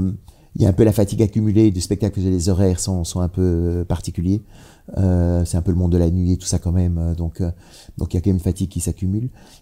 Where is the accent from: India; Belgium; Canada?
Belgium; On est belge, je suis belge.